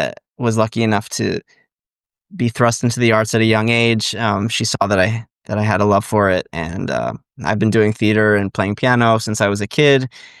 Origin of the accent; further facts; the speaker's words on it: Miami, Florida, United States; I grew up in Miami, in Florida.